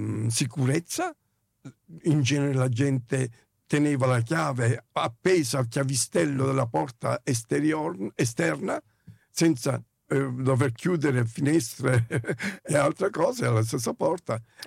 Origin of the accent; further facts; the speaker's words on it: Sicily, Italy; come siciliano, quindi avvicinandomi al regno delle due Sicilie